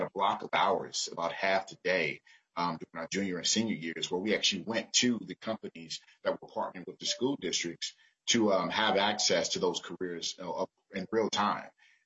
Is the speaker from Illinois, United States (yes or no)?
yes; Chicago, Illinois, United States; I grew up in Chicago and I went to a school.